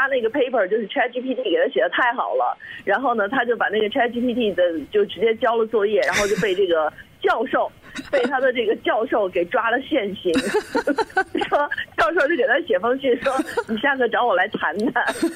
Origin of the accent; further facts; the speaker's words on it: China; 我是中国人，我希望是有中国风格的菜谱